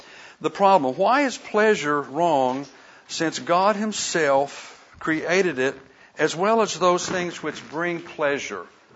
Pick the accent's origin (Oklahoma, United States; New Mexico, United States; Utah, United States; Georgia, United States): Oklahoma, United States; I grew up in Western Oklahoma, and I was raised in the church